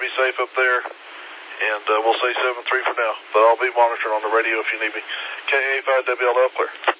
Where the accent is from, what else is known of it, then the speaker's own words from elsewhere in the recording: Oklahoma, United States; Growing up in Oklahoma, same thing. We had tornado warnings every year, especially during this part of the year and then until July or so.